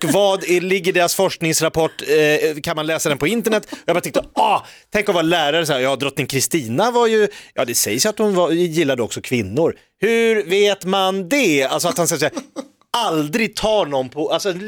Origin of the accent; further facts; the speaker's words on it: Stockholm, Stockholm County, Sweden; Mindre populärt är som stockholmare att vara i Göteborg